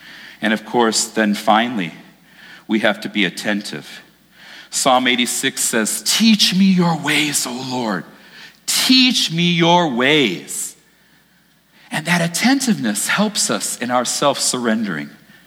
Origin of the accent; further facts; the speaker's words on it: Michigan, United States; also born or lived in Japan; I said, I need water. I'm from Michigan. I'm a Michigander.